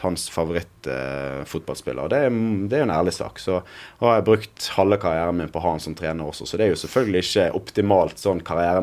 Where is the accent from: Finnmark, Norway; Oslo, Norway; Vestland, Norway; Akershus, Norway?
Vestland, Norway; Bergen; men jeg er en bergenser og jeg er en kverulant